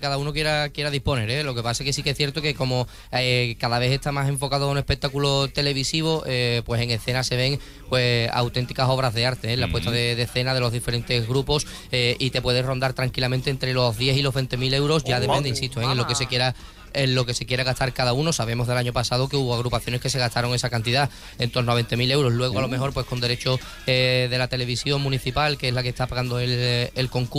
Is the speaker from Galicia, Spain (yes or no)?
no; Cádiz, Andalusia, Spain; déjame que me suelte mi pequeño speech como gaditano